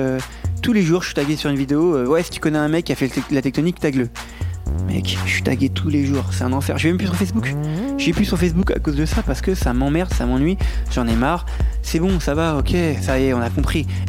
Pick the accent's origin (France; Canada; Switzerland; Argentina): France; Enfin, les Français, je vous kiffe, hein, je suis français, hein, fort